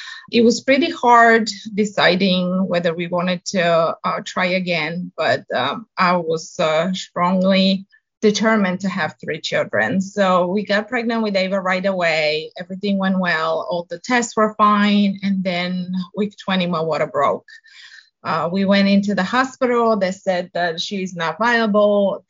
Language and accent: English; Bulgaria; English is a second language; moved away as an adult; As you mentioned, I came from Bulgaria. I was 19, so that was back in 2000.